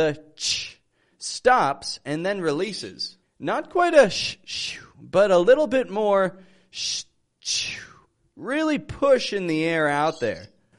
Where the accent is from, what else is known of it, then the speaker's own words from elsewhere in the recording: Toronto, Ontario, Canada; I'm from Toronto, Canada.